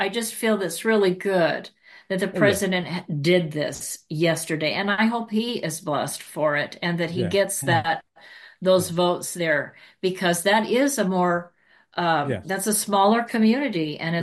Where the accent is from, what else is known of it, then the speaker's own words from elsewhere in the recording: California, United States; Californian and as an American, that sat there the entire time to listen carefully to what everybody was saying. I never heard anything insulting to me as an American or as a Californian.